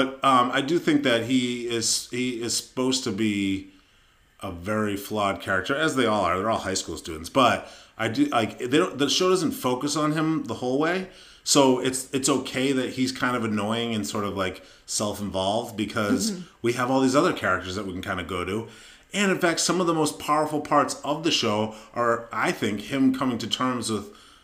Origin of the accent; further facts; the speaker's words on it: New England, United States; Again, we're from New England, so we never had a chance.